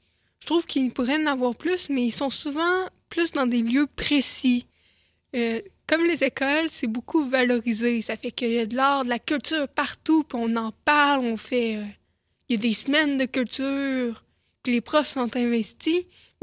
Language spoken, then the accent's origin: French; Sept-Îles, Quebec, Canada; born there; je vis près de la mer, j'aime la Côte-Nord, je suis née ici, à Sept-Îles.